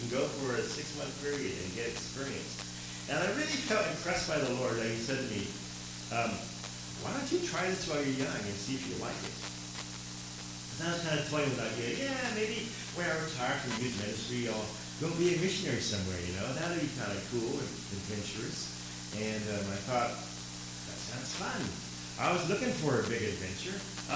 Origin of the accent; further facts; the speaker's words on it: California, United States; now in Hong Kong; I came from California, where I was raised, to Hong Kong. My first mission trip, I got saved when I was 17 years old.